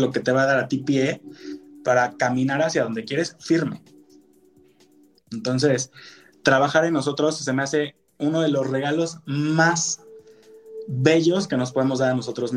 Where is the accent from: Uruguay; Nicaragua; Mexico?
Mexico; nosotros crecimos siendo mexicanos con la creencia de que para obtener dinero y recursos y ser exitoso, necesitas sacrificar tu tiempo